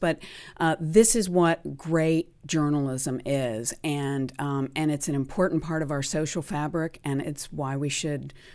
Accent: United States; as an American woman in a world where Americans are targeted

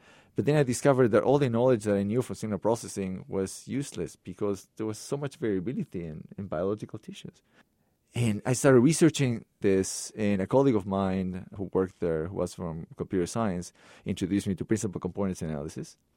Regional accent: Lima, Peru; moved away as an adult; I grew up in Lima, Peru, in a third world country. My father was an engineer

